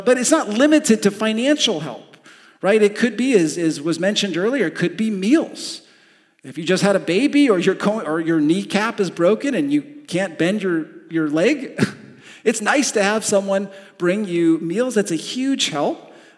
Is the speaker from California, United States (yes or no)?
yes; California, United States; moved away as an adult; now in Michigan, United States; I came from California and I didn't have a shovel, let alone a snow blower